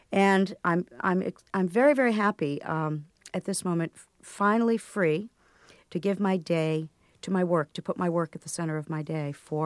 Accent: Lynn, Massachusetts, United States; now in Vermont, United States; today I live in Vermont. I live a very simple life. From the time I grew up in Lynn, I always wanted to live in northern New England, have a horse, and never wear anything except blue jeans.

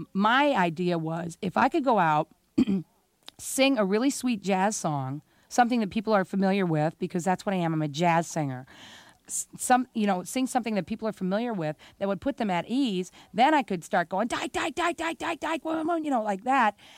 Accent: Belleville, Illinois, United States; I grew up in the Midwest, okay? I grew up in a little town that has been surrounded by an information-proof shield since about 1958, okay? And that's Belleville, Illinois.

